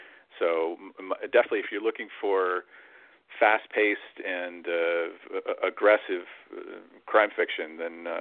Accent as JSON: {"language": "English", "town": "Iowa City", "region": "Iowa", "country": "United States", "tie": "born there", "said": "I was born in Iowa City, and mm-hmm. my father and my grandparents were from Burlington and Fort Madison, so I know that area well"}